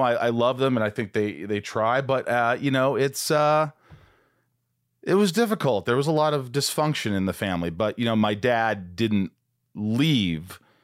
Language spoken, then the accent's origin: English; Long Island, New York, United States; born there; because I was born in Long Island.